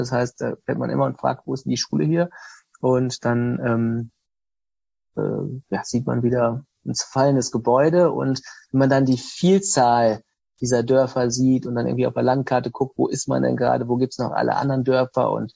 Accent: Osnabrück, Lower Saxony, Germany; Also ich bin in Osnabrück aufgewachsen, habe hier Abitur gemacht, bin dann nach dem Abitur sofort weg gewesen zum Studieren und bin dann nach dem Studium hierhin zurück.

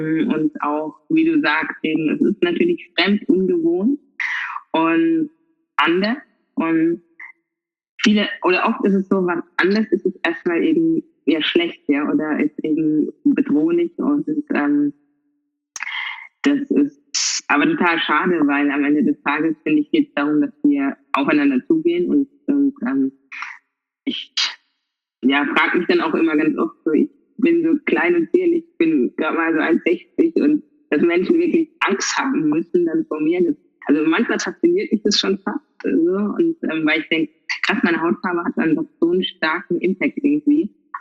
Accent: Karlsruhe, Baden-Württemberg, Germany; accent: Karlsruhe dialect; ich bin halt Karlsruherin. Und ich glaube, man hört es auch so ein bisschen am Dialekt. Und ich wurde in Karlsruhe geboren, bin aufgewachsen, wurde dann adoptiert von meinen Eltern. Und meine Eltern tragen eine andere Hautfarbe als ich, sind weiß.

